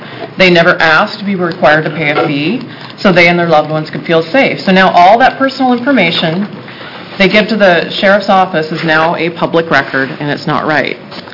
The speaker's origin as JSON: {"language": "English", "town": "Keizer", "region": "Oregon", "country": "United States", "said": "I'm from Kaiser, and my area covers St. Paul and Newburgh as well."}